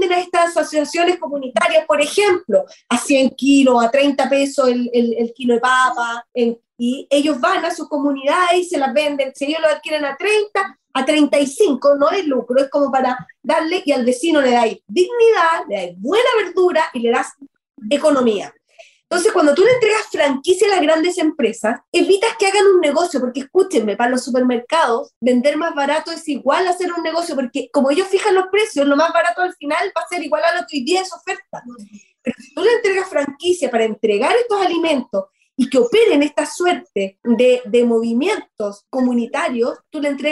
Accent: Talca, Maule, Chile; no he tenido el gusto de estar contigo, y soy de Talca.

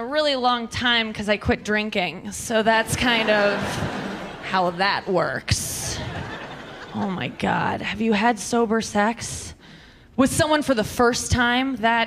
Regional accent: Missouri, United States; I come from Missouri where there are a lot of pro-lifers. They have a lot of billboards.

